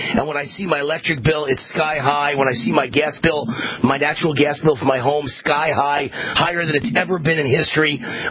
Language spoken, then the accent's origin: English; New York, United States; I'm from New York, and we play attack, baby.